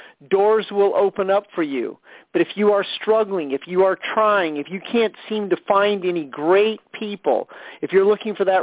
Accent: Midwest, United States; I grew up in the Midwest, relatively close to Omaha, Nebraska, about 2 hours from Kansas City

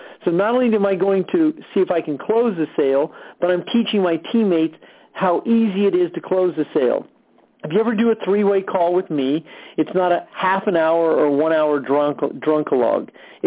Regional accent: Stockton, California, United States; I'm from Stockton, California.

